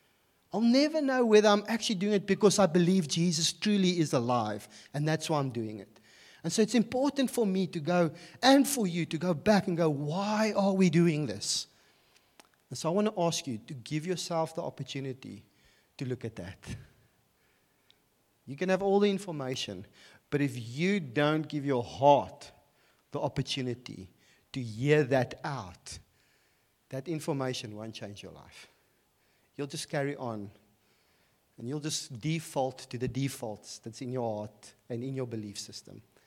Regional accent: Bloemfontein, Free State, South Africa; because I come from Bloemfontein and come out of a very traditional church, you went to church in a suit.

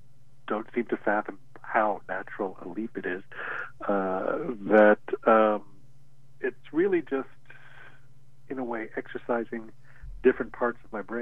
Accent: Montreal, Quebec, Canada; also born or lived in United States; I grew up in Montreal, but went to school in the States and ended up working in the space program in the U.S.

